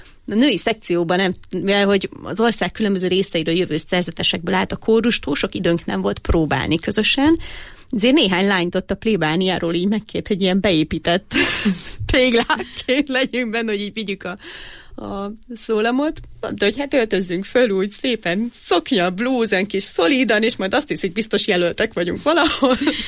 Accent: Budapest, Hungary; amikor nálunk Pasaréten nőttem fel

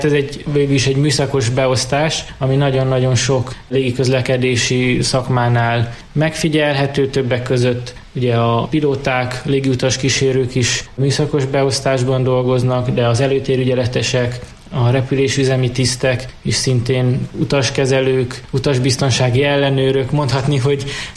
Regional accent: Debrecen, Hajdú-Bihar, Hungary; ezért én ugye debreceni vagyok, középiskolát itt végeztem

